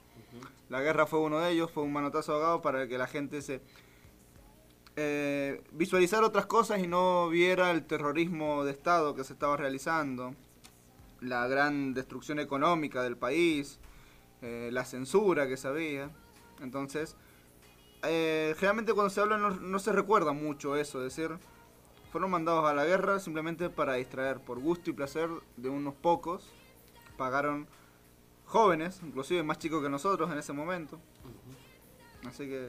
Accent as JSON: {"language": "Spanish", "country": "Argentina", "said": "es una deuda que tenemos todos como argentinos."}